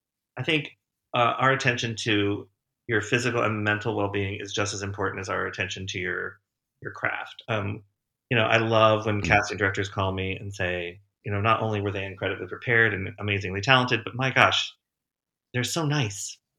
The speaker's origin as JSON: {"language": "English", "town": "Winchester", "region": "Virginia", "country": "United States", "tie": "born or raised there", "said": "And the crazy thing is that I grew up in Winchester, Virginia, where Shenandoah is located."}